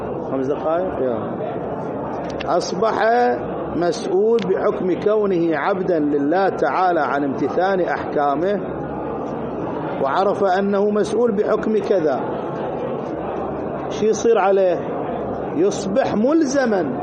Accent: Qatif, Eastern Province, Saudi Arabia; أنا أهلي أحسائية، أنا قطيفي بس أهلي أحسائية، هناك حساوية كثيرين.

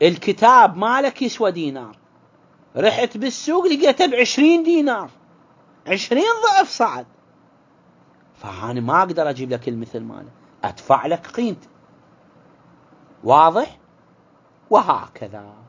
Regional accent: Karbala, Karbala Governorate, Iraq; ما موجود عندنا في كربلاء ولا في الأقضية والنواحي القريبة

